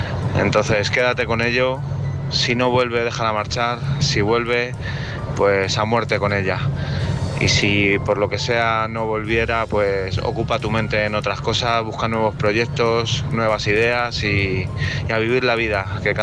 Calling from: Madrid, Community of Madrid, Spain; Hola, buenas noches, soy

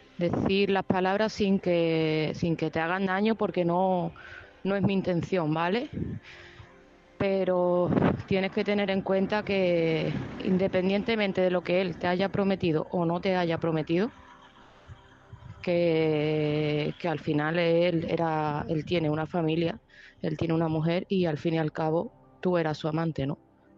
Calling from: Seville, Andalusia, Spain; de Sevilla

